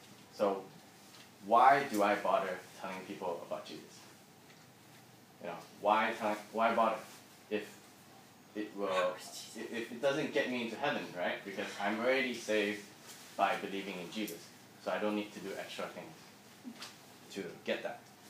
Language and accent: English; Malaysia; He's also Malaysian. I'm Malaysian.